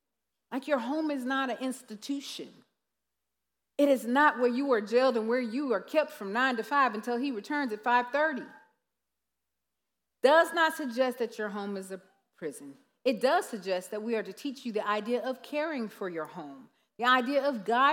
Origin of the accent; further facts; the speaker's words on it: the South, United States; See, I'm from the South.